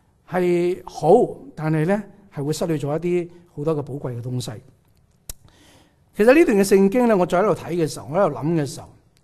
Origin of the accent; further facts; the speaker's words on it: Guangdong, China; 即系用即系我哋广东人嘅话嚟讲。